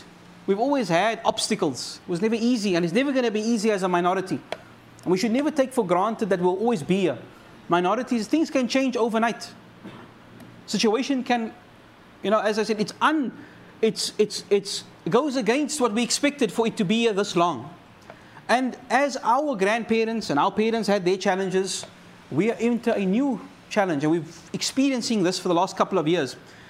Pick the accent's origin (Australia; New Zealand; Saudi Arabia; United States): Saudi Arabia; now in South Africa; I did not grow up in the Bull Cup or in South Africa. And I grew up in Saudi.